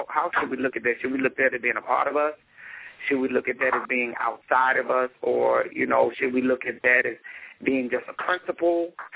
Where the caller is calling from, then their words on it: Cleveland, Mississippi, United States; I'm calling from Cleveland, Mississippi.